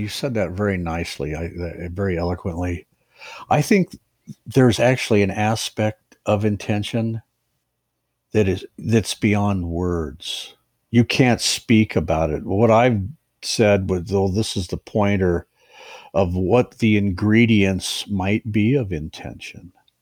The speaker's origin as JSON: {"language": "English", "region": "Ohio", "country": "United States", "moved": "as an adult", "said": "I'm from Ohio."}